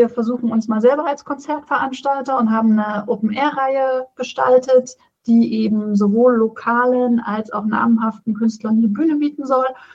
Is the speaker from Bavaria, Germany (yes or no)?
no; Erfurt, Thuringia, Germany; dass ich als echte Erfurter Puffbohne nicht müde wäre zu erzählen, wie schön und toll Erfurt ist